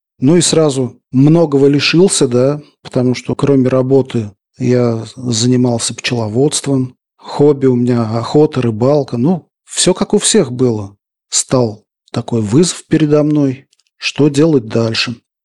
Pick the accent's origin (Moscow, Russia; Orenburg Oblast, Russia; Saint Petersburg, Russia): Orenburg Oblast, Russia; Buguruslan; Я родился весной в городе Бугуруслане Оренбургской области.